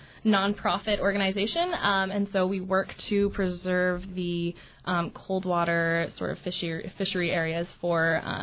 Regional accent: Alaska, United States; I grew up in Alaska, so it was sort

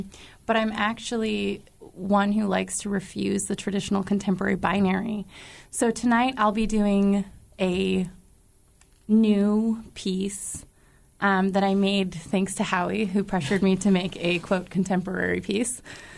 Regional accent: Akutan, Alaska, United States; I'm from Akutan, Alaska. I was born and raised there

